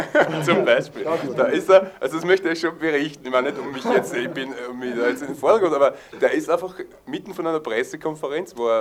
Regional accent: Vienna, Austria; wie man so bei uns in Wien, wie man es Wien so schön sagt.

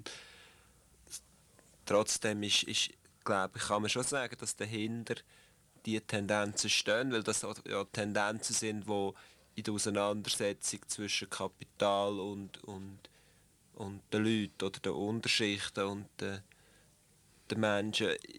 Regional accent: Switzerland; Vielleicht bei uns in der Schweiz noch weniger als in anderen Ländern.

